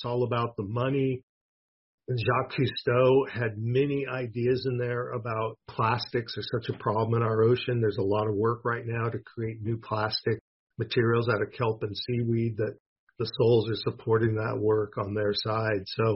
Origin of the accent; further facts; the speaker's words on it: West Coast, United States; accent: West Coast; If you call my West Coast accent an accent, sounds just like me.